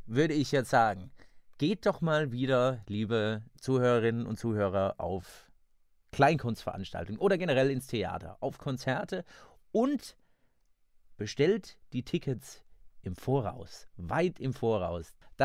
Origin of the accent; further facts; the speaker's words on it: Seligenstadt, Hesse, Germany; in meiner Heimatstadt in Seligenstadt.